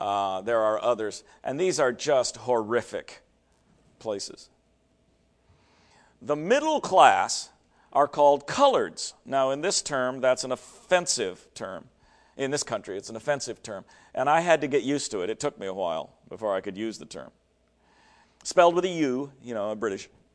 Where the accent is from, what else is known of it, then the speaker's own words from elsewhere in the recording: Washington, United States; born there; I was born in Washington State. Most of you think Washington State is very liberal.